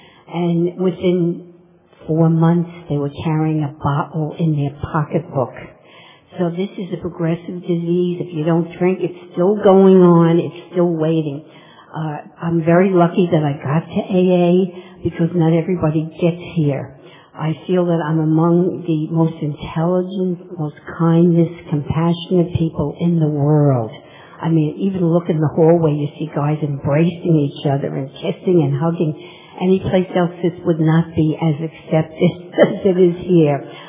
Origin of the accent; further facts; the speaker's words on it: Brooklyn, New York, United States; I'm from Brooklyn.